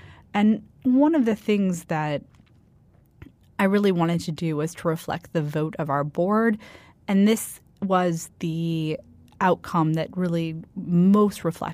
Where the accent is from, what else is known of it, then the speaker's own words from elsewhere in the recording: Midwest, United States; I was raised by Republicans, and I come from the Midwest, where in general some of the messages have not necessarily been resonating.